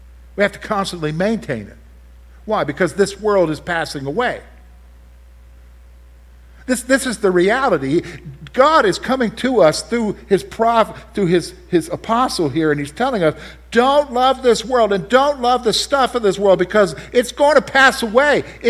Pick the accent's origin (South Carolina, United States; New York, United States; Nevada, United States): South Carolina, United States; Columbia; I want to go back to the house I grew up in Columbia, Northeast Richland County.